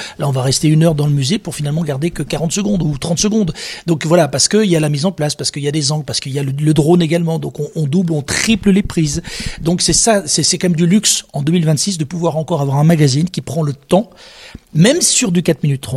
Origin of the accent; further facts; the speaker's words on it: Bourgogne-Franche-Comté, France; Moi, je suis jurassien, donc voilà, évidemment, j'ai une appétence particulière pour le Haut-Jura, voilà, où j'ai de la famille.